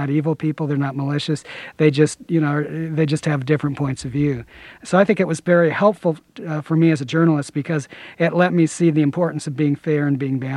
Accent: Ann Arbor, United States; I grew up in Ann Arbor, Illinois, which was at that time extremely conservative part of the country.

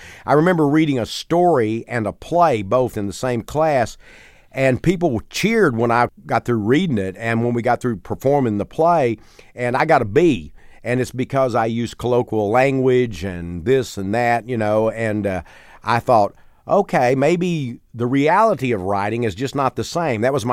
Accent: Mount Enterprise, Texas, United States; also born or lived in Gladewater; I was born in Gladewater, but we lived in a place called Mount Enterprise.

